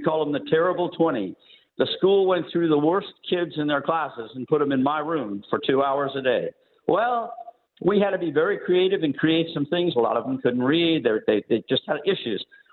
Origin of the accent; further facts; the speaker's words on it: Nebraska, United States; I grew up in Western Nebraska, great public school system.